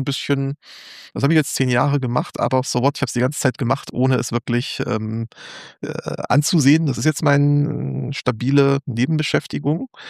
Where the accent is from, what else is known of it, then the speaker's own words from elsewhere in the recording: Apolda, Thuringia, Germany; Also Apolda, wo ich herkomme, kennt man, wenn man entweder ganz links oder ganz rechts ist, aber da war mal sehr viel Textilindustrie.